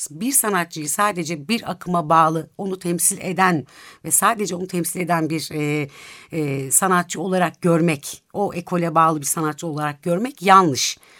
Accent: Ankara, Turkey; Ankara gibi bir şehirde yetiştim.

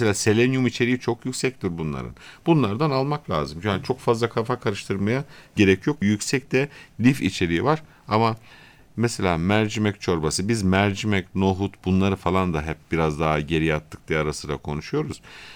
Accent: Kahramanmaraş, Turkey; Yani ben Maraşlıyım. Maraş'ta eskiden çok daha zeytin vardı mesela.

